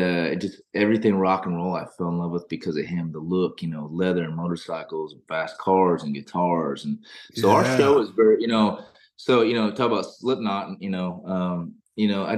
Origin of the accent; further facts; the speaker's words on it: Cedar Falls, Iowa, United States; I was born in Iowa City, go Hawks. And then actually grew up in around the Cedar Falls area.